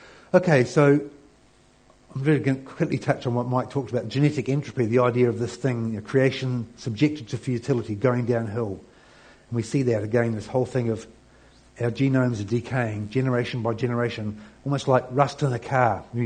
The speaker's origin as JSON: {"language": "English", "region": "England", "country": "United Kingdom", "tie": "born there", "said": "I was born in England."}